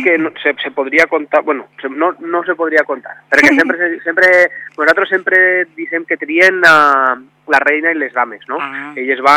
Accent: Onda, Valencian Community, Spain; veuran que, bueno, que com som la gent d'Onda, som la acollidora

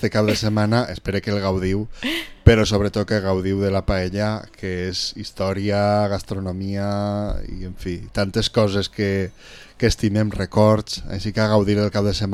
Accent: Vila-real, Valencian Community, Spain; I jo, com soc de Vila-real, ja ho saps, fins la medula...

